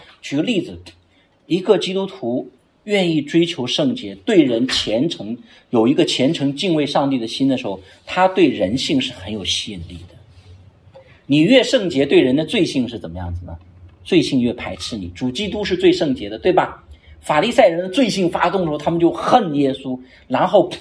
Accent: China; 我们中国人都很喜欢读四大名著

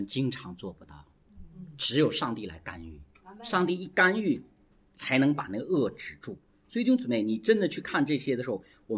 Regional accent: China; 你知道我们中国人特别喜欢讲这种人，就是讲所谓的诸葛亮，是吧？

